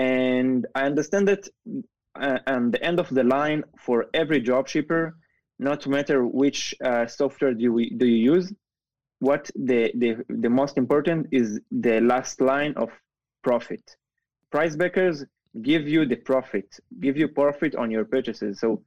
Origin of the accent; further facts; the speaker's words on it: Israel; I'm from Israel.